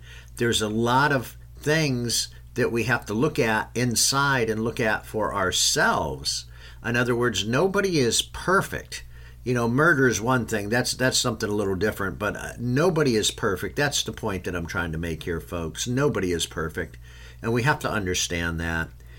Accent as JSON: {"language": "English", "region": "Michigan", "country": "United States", "tie": "born or raised there", "said": "I can tell you, having been born and raised in Michigan, lived there most of my life"}